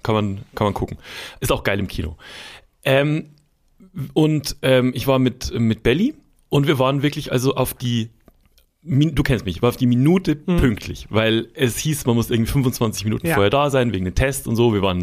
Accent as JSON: {"language": "German", "town": "Schorndorf", "region": "Baden-Württemberg", "country": "Germany", "tie": "born or raised there", "said": "Wir hatten in dem Dorfkino, wo ich aufgewachsen bin, in Schorndorf"}